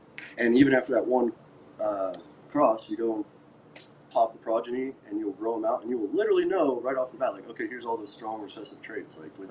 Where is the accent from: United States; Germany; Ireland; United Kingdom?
United States; Durango, Colorado; named after the city I was born and raised in Colorado, Durango.